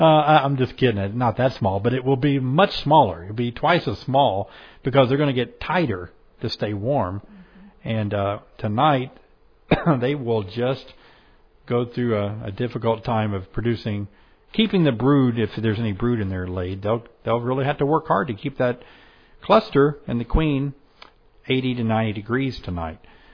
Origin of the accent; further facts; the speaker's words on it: the South, United States; I'm from the South.